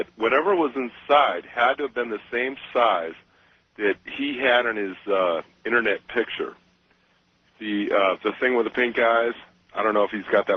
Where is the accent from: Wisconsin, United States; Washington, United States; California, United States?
Washington, United States; Vaughan; I'm from Vaughan, Washington.